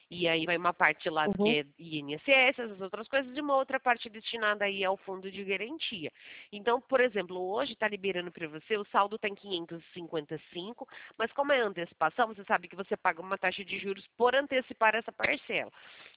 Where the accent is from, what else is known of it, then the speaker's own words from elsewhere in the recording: Americana, São Paulo, Brazil; Então, Aqui é Americana, sou da cidade de Americana.